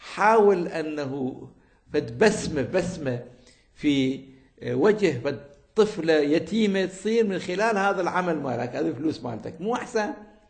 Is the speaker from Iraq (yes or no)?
yes; Iraq; كانت مستعمرات عندنا في العراق أيضا